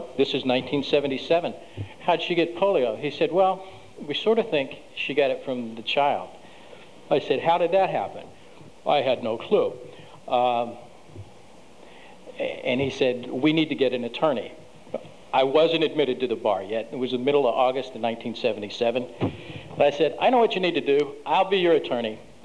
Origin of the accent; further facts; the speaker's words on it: Arkansas, United States; I was in my mid-20s, and I hadn't chewed tobacco since I was 8. I was from Arkansas.